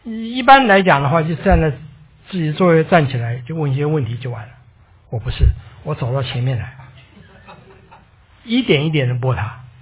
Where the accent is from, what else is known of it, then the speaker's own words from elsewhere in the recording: Hunan, China; 其实我骄傲有原因的，因为我是湖南人